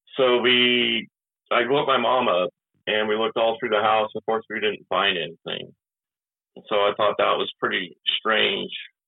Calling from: Willits, California, United States; Yes, sir. I'm calling from Willits, California. It's in Northern California. It's a small town, probably about 10,000 people.

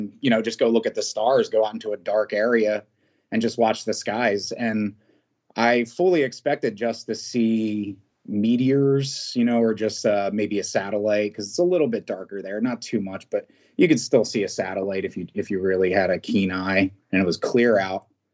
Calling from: Doylestown, Pennsylvania, United States; Correct. Bucks County, Pennsylvania, Doylestown area.

